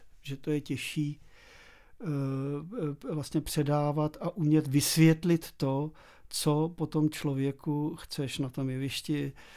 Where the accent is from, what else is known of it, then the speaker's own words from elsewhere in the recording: České Budějovice, South Bohemian Region, Czechia; já jsem jako dítě, tehdy ještě v Českých Budějovicích, strašně často trávil mnoho hodin i při zkouškách